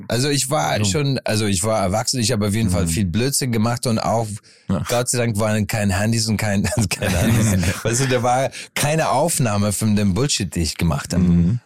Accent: Ireland; German is a second language; weil ich komme aus dem Dorf und in Irland, 1000 Kilometer weg.

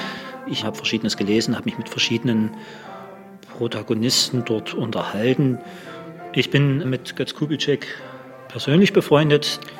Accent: Saxony, Germany; Ich komme aus dem Vogtland und Vogtland-Erzgebirge. Das war ja schon immer ein sehr frommer Bereich dort, ja, also der deutsche Bibelbelt, wie er manchmal genannt wird, pietistisch geprägt.

